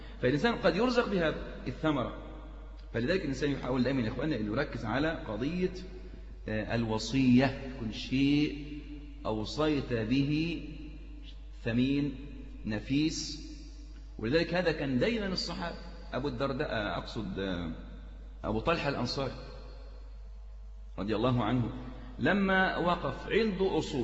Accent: Egypt; عندنا في مصر

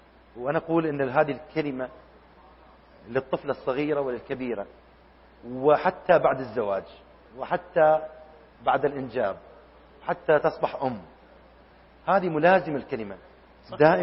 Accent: Iraq; moved away as an adult; now in United Arab Emirates; أنا أذكر سافرت من العراق إلى الإمارات

